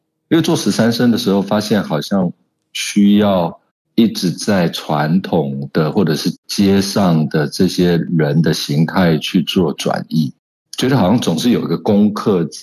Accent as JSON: {"language": "Chinese", "country": "Taiwan", "tie": "born or raised there", "said": "我从小就在台湾的舞蹈实验班的教育里面一路到大学"}